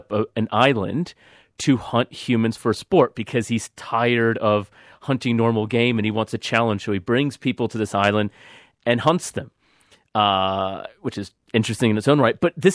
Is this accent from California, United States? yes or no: yes; Sacramento, California, United States; because I'm from Sacramento, where the capital is